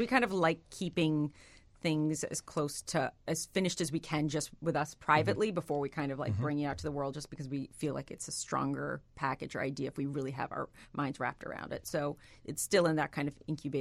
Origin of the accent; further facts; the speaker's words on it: Massachusetts, United States; I grew up in Western Massachusetts.